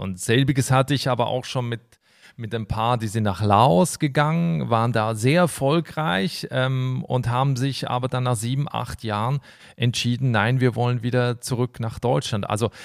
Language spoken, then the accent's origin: German; Basel, Switzerland; Ich komme aus der Region Basel, eine ganz tolle Stadt.